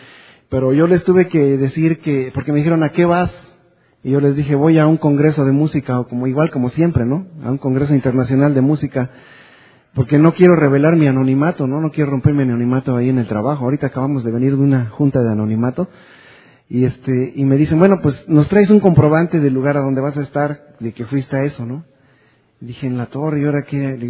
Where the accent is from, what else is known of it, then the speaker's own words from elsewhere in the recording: Xochimilco, Mexico City, Mexico; Yo soy de Xochimilco, Distrito Federal, allá donde están las trajineras.